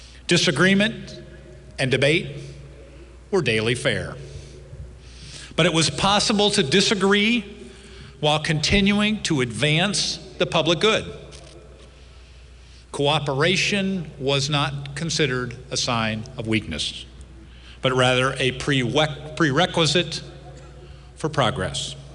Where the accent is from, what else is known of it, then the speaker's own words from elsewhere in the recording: DeSoto, Missouri, United States; When I first came to the Capitol as a freshman senator from my hometown of DeSoto, I was just 30 years old, the youngest person in the Senate.